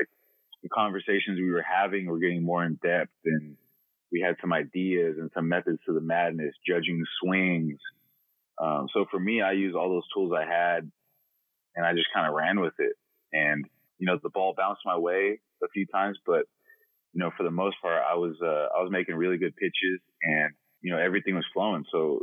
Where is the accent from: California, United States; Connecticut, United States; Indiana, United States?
California, United States; Because growing up in the Bay Area, for those who don't know, it's God. There's like every single inch of land is pretty much a house or a condo where I grew up.